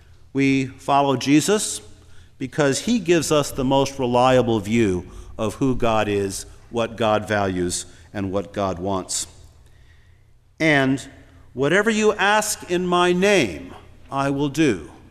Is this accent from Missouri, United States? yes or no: yes; St. Louis, Missouri, United States; Now, I grew up in St. Louis, but not in this neighborhood